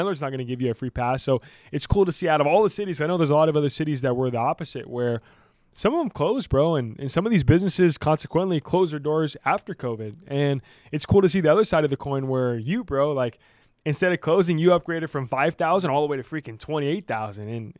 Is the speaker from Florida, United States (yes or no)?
no; California, United States; We're not from LA. We're not from any other city. We're from the Central Valley where it's a farm town. People like to get their hands dirty.